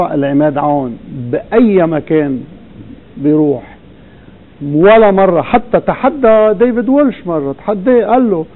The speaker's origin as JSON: {"language": "Arabic", "country": "Lebanon", "said": "ما بالنهاية كلنا سوا كلبنانيين رح نستفيد، والإفادة رح تكون لكل اللبنانيين."}